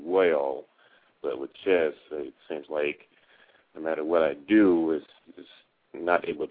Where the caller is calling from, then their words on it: Detroit, Michigan, United States; Detroit, Michigan.